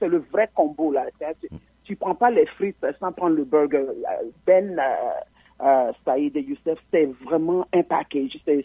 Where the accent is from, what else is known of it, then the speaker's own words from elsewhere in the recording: Côte d’Ivoire; now in Canada; Moi, je viens de la Côte d'Ivoire.